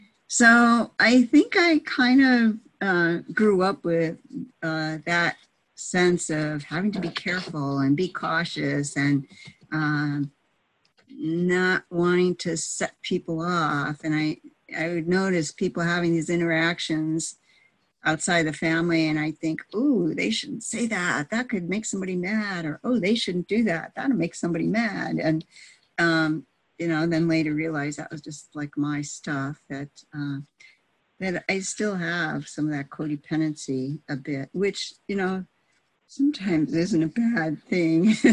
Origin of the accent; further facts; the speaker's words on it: Buffalo, New York, United States; born there; I was born in Buffalo, New York, into a Polish Catholic family